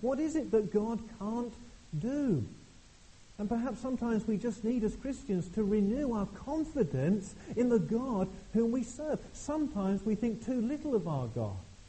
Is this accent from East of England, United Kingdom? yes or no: yes; East of England, United Kingdom; I come from Suffolk, as most of you will know, and a lot of our little churches in Suffolk are finding it very, very difficult.